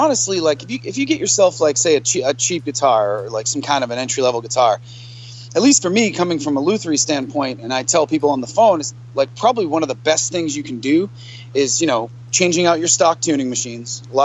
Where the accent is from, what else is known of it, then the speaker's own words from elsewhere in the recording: Boston, Massachusetts, United States; moved away as an adult; Well, I'm originally from the Boston area. I lived there till I was about 30.